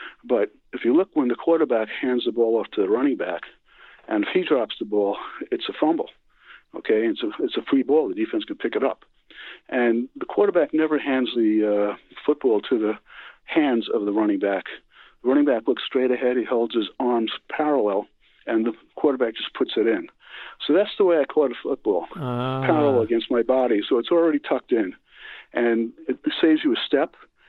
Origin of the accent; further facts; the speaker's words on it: Newark, New Jersey, United States; born there; Yeah, I was born in Newark, New Jersey, and I was very fortunate to be raised in the United States of America.